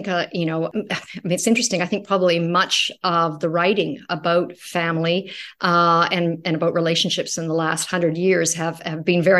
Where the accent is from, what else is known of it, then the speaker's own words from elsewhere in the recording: Canada; I probably don't see myself as purely a Canadian writer.